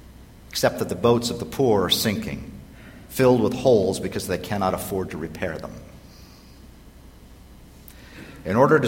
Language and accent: English; Butte, Montana, United States; I grew up in Butte, Montana, the richest hill on earth